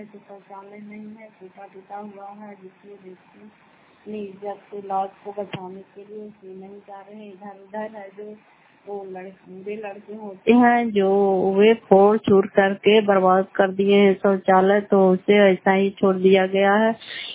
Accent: Fatehpur, Bihar, India; घर फतेहपुर पंचायत मकरौता जिला नालंदा क्राय पसरा ब्लॉक की निवासी हूँ।

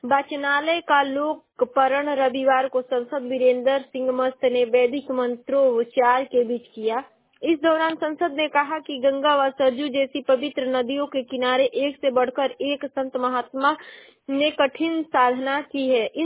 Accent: Uttar Pradesh, India; और मैं बलिया जिले की निवासी हूँ।

